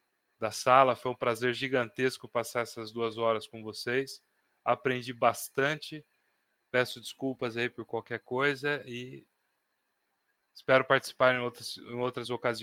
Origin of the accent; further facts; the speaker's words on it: Brazil; porque é nosso dever enquanto brasileiro